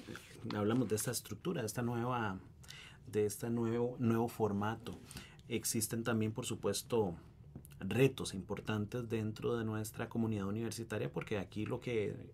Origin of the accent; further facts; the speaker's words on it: Costa Rica; es el que estamos viviendo hoy por hoy como sociedad costarricense